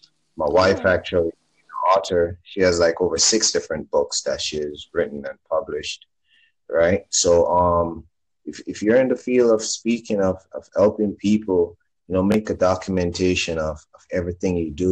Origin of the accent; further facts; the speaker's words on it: Jamaica; accent: Jamaican; I'm from Jamaica, by the way, right? You could hear the accent.